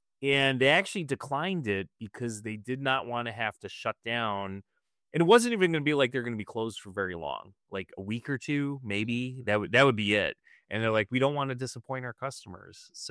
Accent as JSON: {"language": "English", "town": "Sayreville", "region": "New Jersey", "country": "United States", "tie": "born or raised there", "also_born_or_lived": "New York City", "said": "So I grew up, I'm originally from New York City, but grew up in Sayreville, New Jersey, which is kind of just across from Staten Island, New York"}